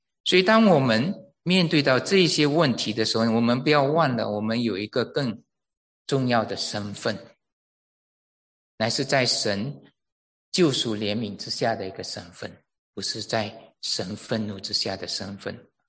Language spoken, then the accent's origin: Chinese; East Malaysia, Malaysia; 但是大家里头都是知道说我们都是东马来的。